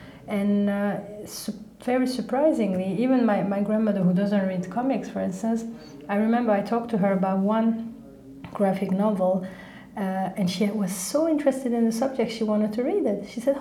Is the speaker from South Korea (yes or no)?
no; Belgium; English is a second language; also born or lived in Turkey; now in Amsterdam, Netherlands; I was born in Turkey. I grew up in Belgium. So I have quite a nice, I think, I like my journey actually, I really like it, being born in a family of immigrants.